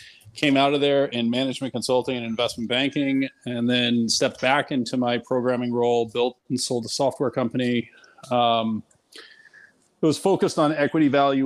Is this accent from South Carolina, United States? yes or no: no; California, United States; So I am a native Californian. I grew up actually in Silicon Valley.